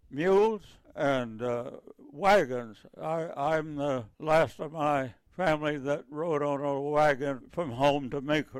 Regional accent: Baker, Oklahoma, United States; It's about 15 miles northeast of Shawnee, Oklahoma. I was born in the hospital at Shawnee, Oklahoma.

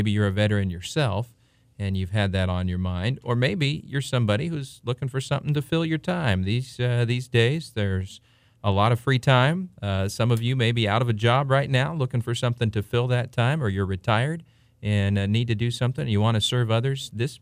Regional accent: Los Banos, California, United States; My hometown of Los Banos.

